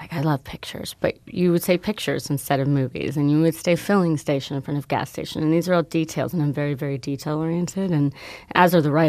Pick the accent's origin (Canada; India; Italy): Italy; now in United States; I grew up as a gypsy. I grew up in Italy and moved all over the world, and very itinerant nature.